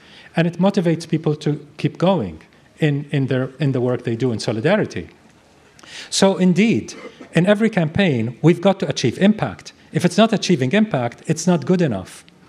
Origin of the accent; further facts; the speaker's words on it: South Africa; I mean, we understand misery. Believe us, we're South African. We know.